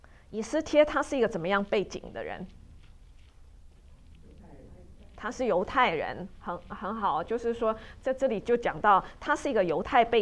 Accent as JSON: {"language": "Chinese", "country": "China", "said": "像我们中国人也是，有时候这个叔叔跟爸爸之间可能差很多岁"}